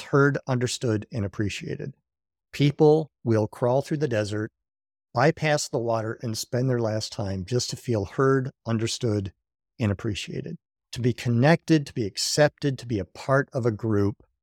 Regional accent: Dearborn Heights, Michigan, United States; I'm from Dearborn Heights. It means I'm a United Methodist.

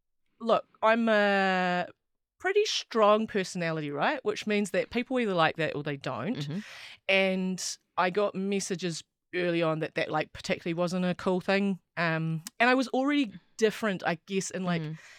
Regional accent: Wellington, New Zealand; because I grew up in Wellington, lived here my whole life.

